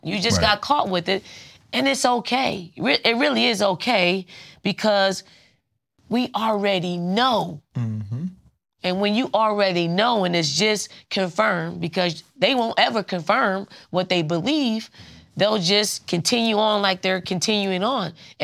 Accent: Philadelphia, Pennsylvania, United States; I'm from Philly. I'm from North Philly, so that's right.

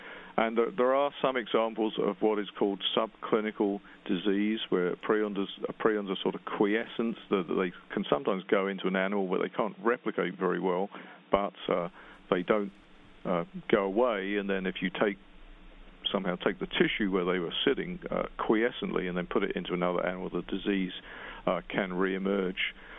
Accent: United Kingdom; I mean, I'm obviously British, so I was in and out of Britain during the 1980s

